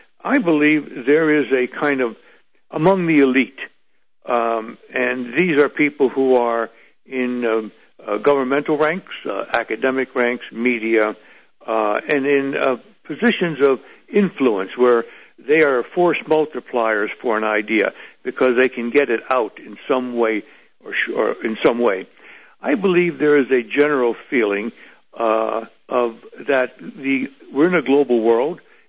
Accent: United States; But I'm an American. I'm a very patriotic American, I think.

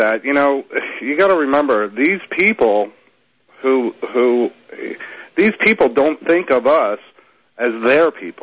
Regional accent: New York, United States; now in Tennessee, United States; it's surprising to me, because I'm from Long Island

